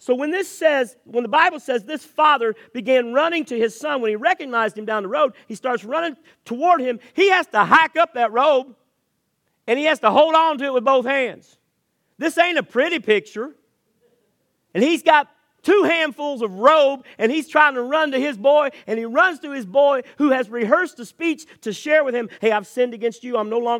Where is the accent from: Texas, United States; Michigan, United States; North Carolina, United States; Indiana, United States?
Indiana, United States; Vevay; See, I grew up in and around Vivi, Indiana. A lot of people think that's the far country. But to us from Vivi, Madison was the far country.